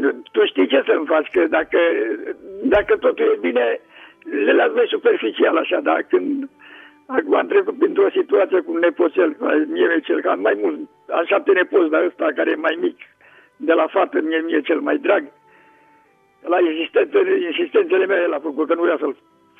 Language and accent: Romanian; Slatina, Olt County, Romania; din Slatina.